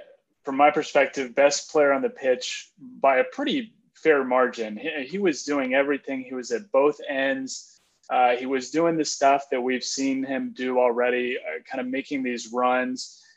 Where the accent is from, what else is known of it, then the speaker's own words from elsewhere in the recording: Texas, United States; As an American, as a Texan, I knew, you know, I've followed him a long time